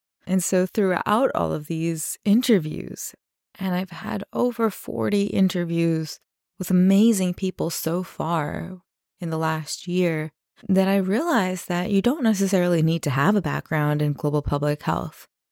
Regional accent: New York, United States; you know, growing up in America, I grew up outside of New York. I grew up with a lawn and a swing set in my backyard.

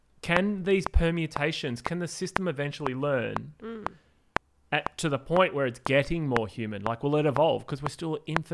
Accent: Perth, Western Australia, Australia; because I'm from Perth and you've mentioned Perth three times

